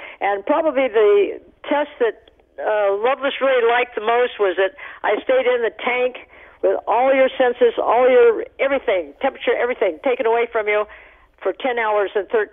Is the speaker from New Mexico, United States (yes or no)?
yes; Taos, New Mexico, United States; born there; I was born in Taos, New Mexico, and my mother told me about the spirit of the Taos Mountain